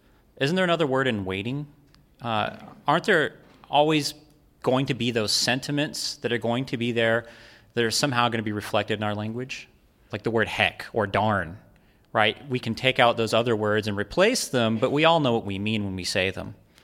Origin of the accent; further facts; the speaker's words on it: Riverside, California, United States; I'm from Riverside, California.